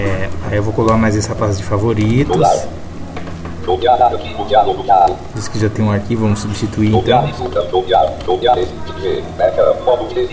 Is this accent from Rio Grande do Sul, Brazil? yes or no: no; Divinópolis, Minas Gerais, Brazil; sou de Divinópolis, Minas Gerais